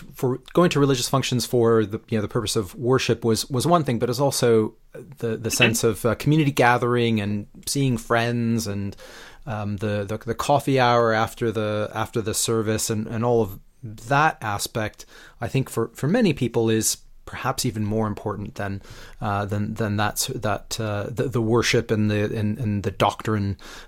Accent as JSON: {"language": "English", "country": "Canada", "tie": "born or raised there", "said": "I grew up in North America and in Canada"}